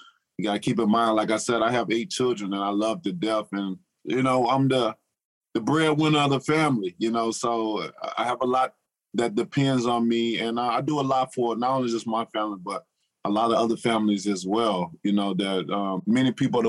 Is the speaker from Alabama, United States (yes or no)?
yes; Tuscaloosa, Alabama, United States; Well, I grew up in Tuscaloosa, Alabama. So with anybody know about Alabama, we know we got strong pride on football.